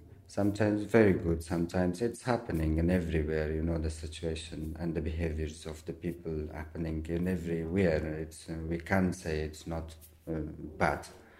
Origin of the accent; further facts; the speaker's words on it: Mazar-e-Sharif, Balkh, Afghanistan; now in Athens, Greece; from Mazar-e-Sharif, Afghanistan and almost 5.5 years in Aten.